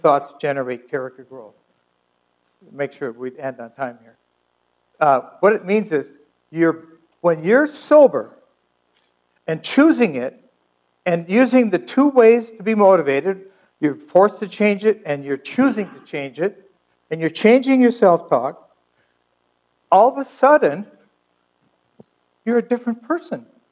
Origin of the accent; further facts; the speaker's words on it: United States; I'm an American. I have the rights of an American.